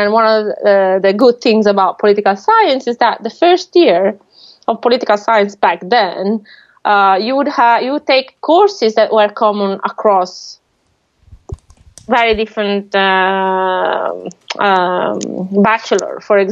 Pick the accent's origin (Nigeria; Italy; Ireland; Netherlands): Italy; Padua, Veneto; English is a second language; so I grew up in Padova, which is a city in the northeast of Italy.